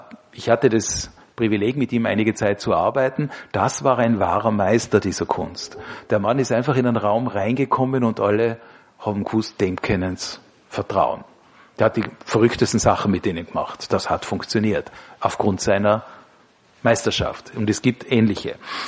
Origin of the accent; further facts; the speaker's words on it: Tyrol, Austria; Also zum Beispiel halt als Tiroler am Berg zu sitzen